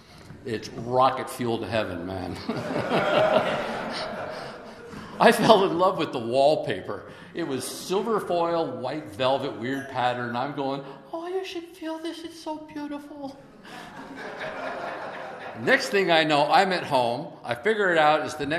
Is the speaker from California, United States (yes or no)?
yes; Lancaster, California, United States; I'm living at home. I was raised in Lancaster. I'm at home with mommy and daddy. I'm approaching the age of 30.